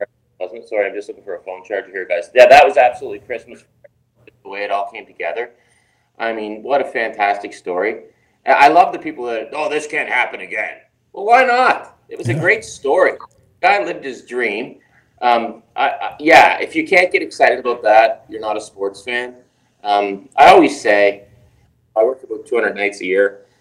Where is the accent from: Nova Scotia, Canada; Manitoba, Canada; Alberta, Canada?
Nova Scotia, Canada; Pictou; I'm from Nova Scotia, think Toronto's out west.